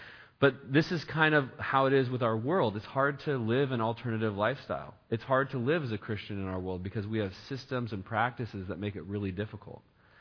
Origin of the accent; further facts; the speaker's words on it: Oregon, United States; I'm an American. I'm an Oregonian.